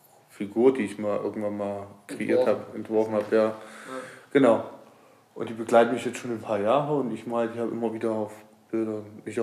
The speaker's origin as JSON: {"language": "German", "town": "Wünschendorf", "region": "Thuringia", "country": "Germany", "tie": "born or raised there", "said": "also ich komme aus Wünschendorf, das ist ein Vorort von Gera, da bin ich aufgewachsen."}